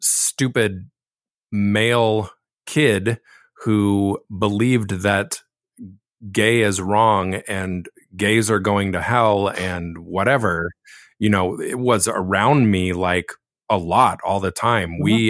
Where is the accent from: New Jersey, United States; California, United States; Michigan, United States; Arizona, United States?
California, United States; Laguna Beach; because I was born and raised in Laguna Beach, which is not as strong of a gay culture as it used to be